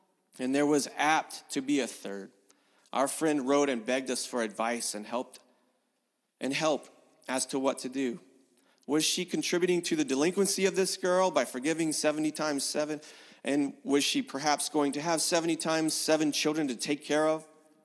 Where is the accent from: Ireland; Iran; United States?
United States; Louisiana; And we both were experiencing a lot of hurricanes growing up, but he grew up in Puerto Rico and I grew up in Louisiana.